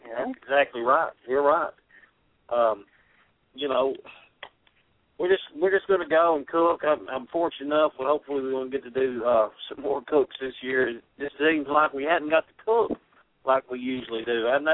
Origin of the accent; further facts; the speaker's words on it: McKenzie, Tennessee, United States; And then we have one here in my hometown, McKenzie, Tennessee